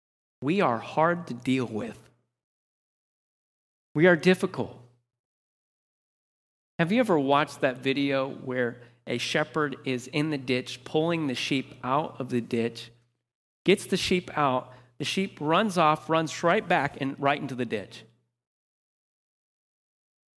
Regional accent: United States; because I'm an American.

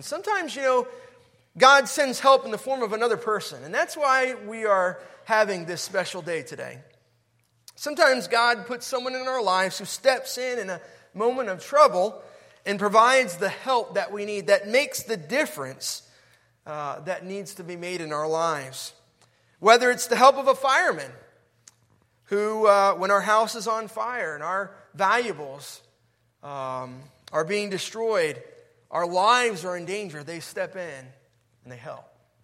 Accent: Chantilly, Virginia, United States; born or raised there

